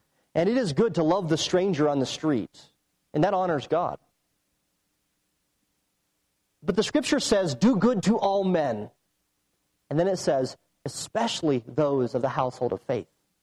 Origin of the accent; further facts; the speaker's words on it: Wyoming, United States; I'm from Wyoming, as you know